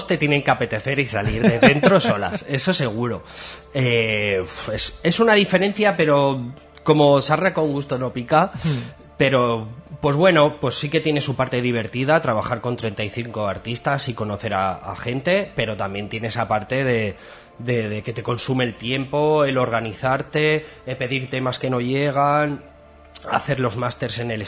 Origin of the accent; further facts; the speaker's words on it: Barcelona, Catalonia, Spain; Y me imagino todo lo que he hecho de menos de Barcelona, que soy nativo de allí